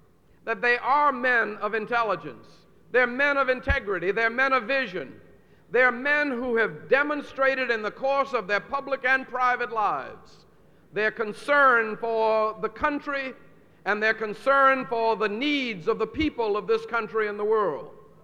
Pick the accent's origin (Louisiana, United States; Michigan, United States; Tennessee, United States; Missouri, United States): Louisiana, United States; New Orleans; And going back home to my hometown of New Orleans, Louisiana, as a recent graduate, there were many places in this native Southland of mine that I was afraid to stop.